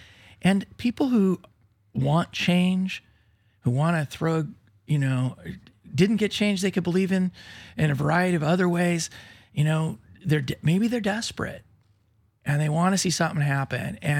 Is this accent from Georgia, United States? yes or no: no; Yakima, Washington, United States; born there; also born or lived in Spokane / Flathead Reservation / Swinomish Reservation; So I was born on Yakima. My brother was born when we lived in Spokane.